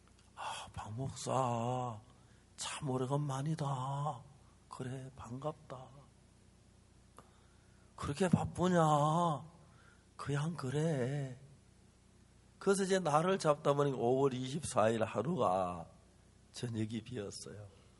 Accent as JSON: {"language": "Korean", "town": "Seonsan", "region": "North Gyeongsang", "country": "South Korea", "tie": "born or raised there", "said": "제 고향이 가까운 선산인데 우리 같이 어릴 때 자랐던 친구들이"}